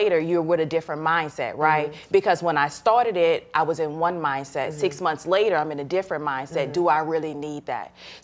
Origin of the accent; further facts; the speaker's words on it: Louisiana, United States; I'm from Louisiana, born and raised, and that's who we are, right?